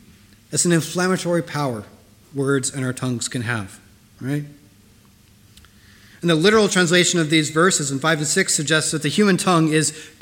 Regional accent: United States; And as an American, I had no idea what that meant. So I had to convert over to ounces

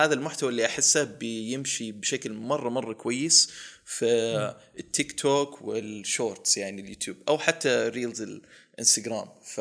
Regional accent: Riyadh, Riyadh Province, Saudi Arabia; لا لا أنا من الرياض بس بيتي بعيد

